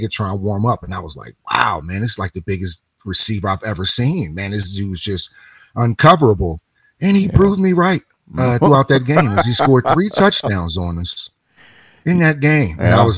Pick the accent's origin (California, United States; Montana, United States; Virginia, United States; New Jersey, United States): New Jersey, United States; Camden; I'm from Camden, New Jersey, so right across the bridge, right across the Ben Franklin or Walt Whitman, you know, from Philadelphia.